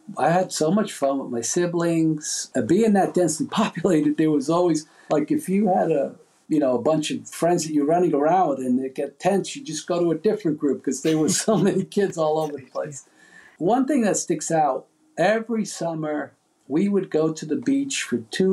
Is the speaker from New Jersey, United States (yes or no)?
yes; Union City, New Jersey, United States; Well, I grew up in Union City, New Jersey. It's right across the river from Manhattan in New York City.